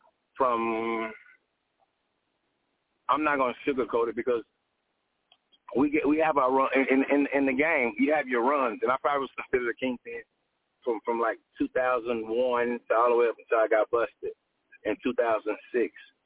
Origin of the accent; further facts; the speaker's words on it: Fort Worth, Texas, United States; I was born and raised in Fort Worth. And as a youth coming up, I was raised up on the South Side.